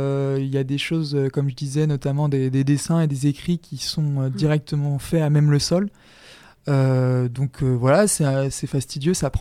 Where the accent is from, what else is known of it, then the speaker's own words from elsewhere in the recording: Château-Gontier, Pays de la Loire, France; je suis né à Château-Gontier, j'ai vécu même à Dan, pour celles et ceux qui connaissent, un tout petit village en bord de Mayenne.